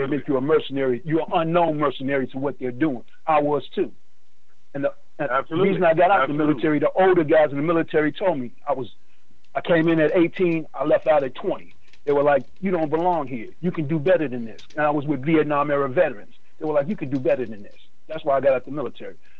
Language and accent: English; Brooklyn, New York, United States; I was raised in Brooklyn, East New York.